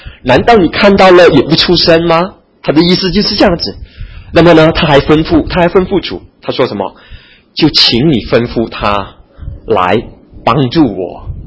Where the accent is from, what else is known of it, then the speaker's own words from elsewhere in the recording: Fujian, China; accent: Fujianese; 如果说你懂得讲方言哈，我们福建话